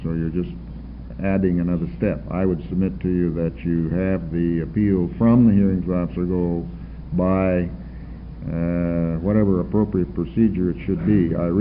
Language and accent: English; Roseburg, Oregon, United States; I am a lawyer from Roseburg, Oregon. I've been there 25 years.